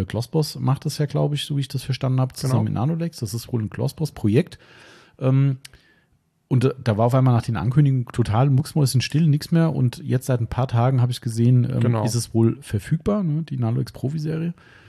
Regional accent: Waldems, Hesse, Germany; Also bin jetzt hier nicht in Waldems geboren, aber halt mein Ursprungsort, wo ich aufgewachsen bin

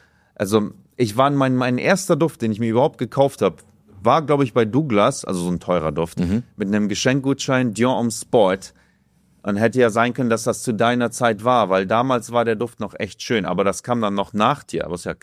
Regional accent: Oldenburg, Lower Saxony, Germany; Ich bin ja Oldenburger.

